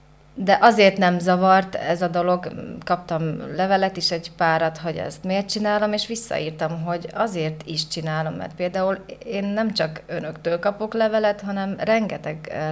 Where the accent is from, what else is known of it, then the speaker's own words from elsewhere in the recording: central Slovakia, Slovakia; én Közép-Szlovákiában szlovák gyerekek között is nőttem fel. Én magyar, szlovákul minden nap hallottam gyereket beszélni. Ugye panelházi gyerek vagyok